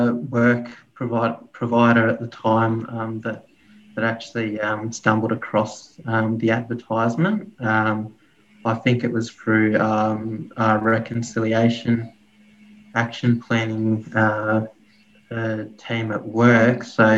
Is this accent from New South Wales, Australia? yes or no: yes; New South Wales, Australia; the far west New South Wales area. So I grew up there, and I didn't really have at the time. I didn't grow up on country, so we did a bit of fishing on the river